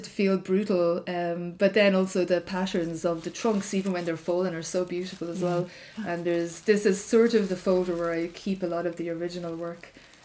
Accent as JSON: {"language": "English", "country": "Ireland", "said": "as like Irish people"}